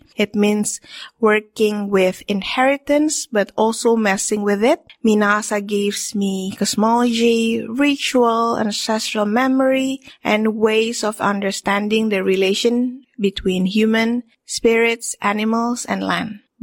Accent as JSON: {"language": "English", "region": "Jakarta", "country": "Indonesia", "tie": "born or raised there", "said": "my family is Minahasan, but I grew up in Jakarta."}